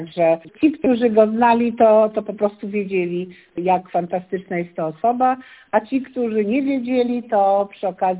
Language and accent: Polish; Masovian Voivodeship, Poland; ja jako dyrektor pochodzę z Mazowsza